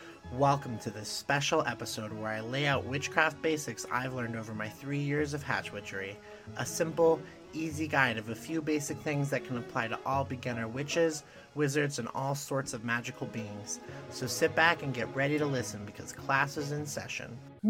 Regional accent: New York, United States; So I'm from New York.

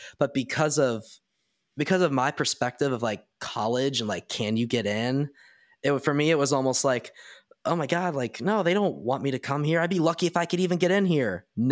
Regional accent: North Carolina, United States; like Chapel Hill, we're from North Carolina.

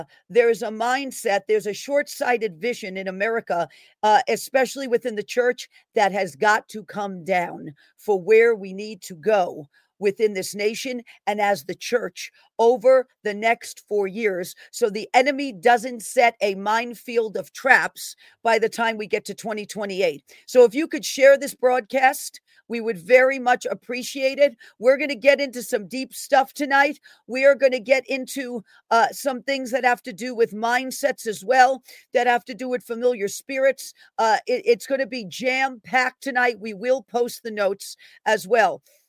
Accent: Bronx, New York, United States; Love the boroughs. I'm from the Bronx.

